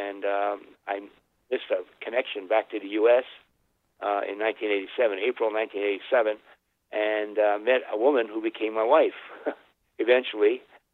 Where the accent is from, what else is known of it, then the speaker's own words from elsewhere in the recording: Thunder Bay, Ontario, Canada; moved away as an adult; I'm originally from Canada, Thunder Bay, up the frozen tundra up above Minnesota.